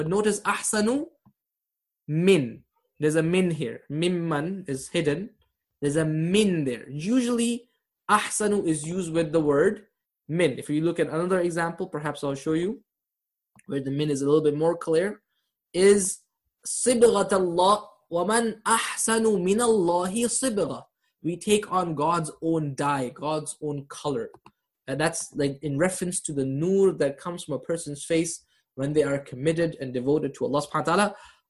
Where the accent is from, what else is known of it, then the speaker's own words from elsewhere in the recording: Canada; Whenever I get in a taxi, where are you from? Canada. No, where are you really from? Pakistan.